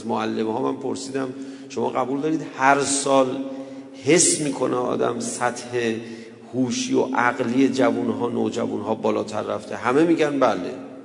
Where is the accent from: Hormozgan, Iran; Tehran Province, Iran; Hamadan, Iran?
Tehran Province, Iran; Tehran; من یادم بچگی تو همین تهران